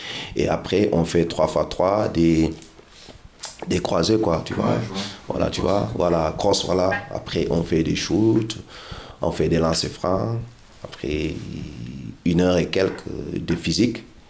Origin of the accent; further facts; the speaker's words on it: Senegal; quand j'étais petit au Sénégal, tout le monde va à l'école comme vous tous.